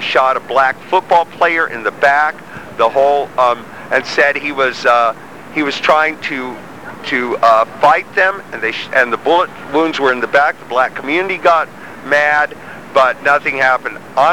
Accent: Berkeley, California, United States; I'm from Berkeley.

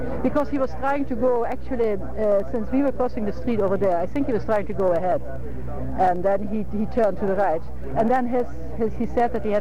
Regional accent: Netherlands; English is a second language; moved away; also born or lived in Chile; The reason why I'm from Holland, that I'm at the university here, and I'm deeply upset about what is happening in this country.

